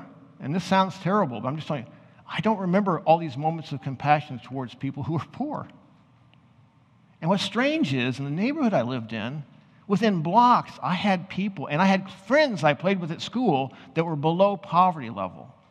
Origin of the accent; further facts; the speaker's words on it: Topeka, Kansas, United States; Now, I grew up in Topeka, Kansas.